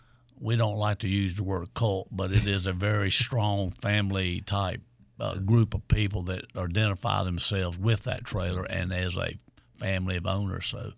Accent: York, United States; we're both from York. We both grew up there.

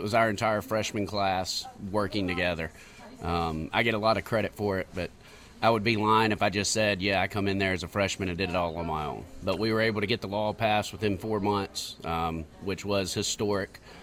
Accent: Rock Hill, South Carolina, United States; Born and raised in Rock Hill, small business owner. Met my wife for 23 years here in Rock Hill, raised our kids. I'm a homer, as they would say.

